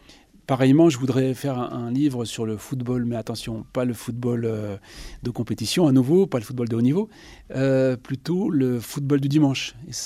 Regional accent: Béthune, Hauts-de-France, France; Et moi, je suis originaire du Nord, hein, n'oublions pas, du Pas-de-Calais, attention. Je suis né à Béthune et je connais bien Arras, évidemment.

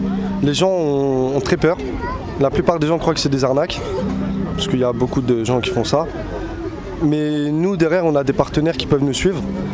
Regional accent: Colombes, Île-de-France, France; Moi je viens de région parisienne, j'habite dans le 92 à Colombes.

